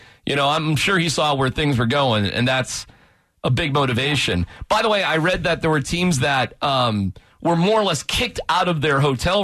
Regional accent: Boston, Massachusetts, United States; And I grew up in Boston.

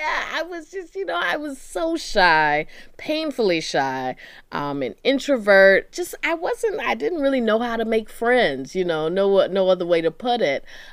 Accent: Durham, North Carolina, United States; I'm from Durham, North Carolina.

